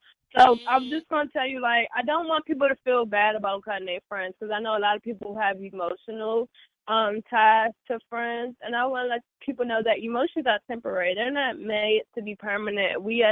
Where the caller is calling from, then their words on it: Philadelphia, Pennsylvania, United States; I'm calling from West Philly.